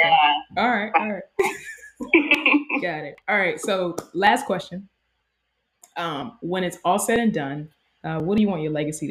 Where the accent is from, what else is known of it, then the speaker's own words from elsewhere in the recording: Savannah, Georgia, United States; Listen, in Atlanta traffic, so I'm from Savannah, right?